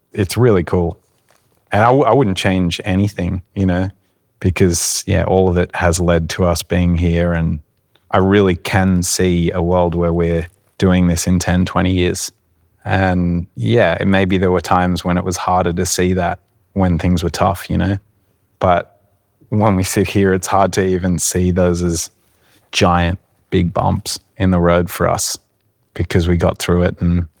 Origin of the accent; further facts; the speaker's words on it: Sydney, New South Wales, Australia; We're from Australia. We're from Sydney.